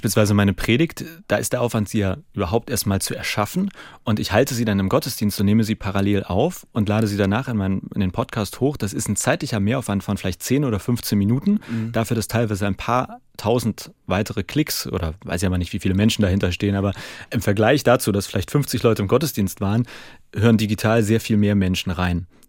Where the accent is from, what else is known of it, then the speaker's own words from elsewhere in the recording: Eidelstedt, Hamburg, Germany; also born or lived in Schnelsen; Also ich bin in Eidelstedt und Schnelsen aufgewachsen, auf Schnelsen gewohnt und in Eidelstedt irgendwie zur Schule und alles gegangen.